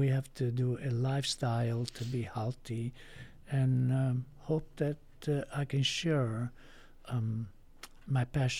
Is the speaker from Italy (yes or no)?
yes; Italy; I grew up in Italy.